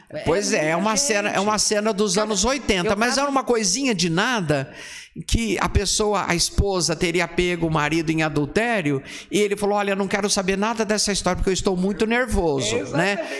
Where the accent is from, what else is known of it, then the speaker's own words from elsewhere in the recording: Batatais, São Paulo, Brazil; eu sou de Batatais, os meus primos falavam assim, tem muita batata.